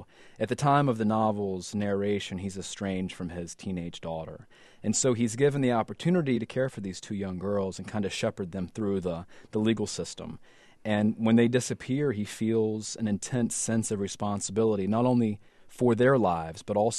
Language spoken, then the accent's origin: English; North Carolina, United States; moved away as an adult; also born or lived in Louisiana; I grew up in North Carolina, but I left North Carolina when I was 25, and I moved to Louisiana to go to graduate school.